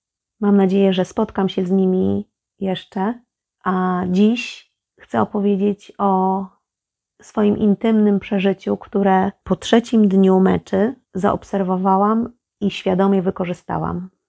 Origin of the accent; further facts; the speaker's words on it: Toruń, Kuyavian-Pomeranian Voivodeship, Poland; powiedziałam dziewczynom, że pochodzę z Torunia